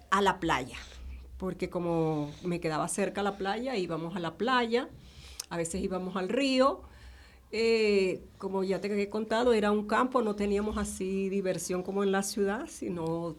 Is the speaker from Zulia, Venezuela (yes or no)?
no; Coro, Falcón, Venezuela; born there; Yo nací en una ciudad de Venezuela, Coro Falcón.